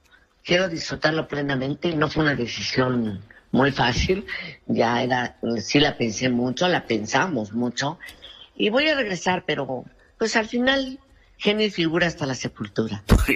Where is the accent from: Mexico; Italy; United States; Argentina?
Mexico; como muchos mexicanos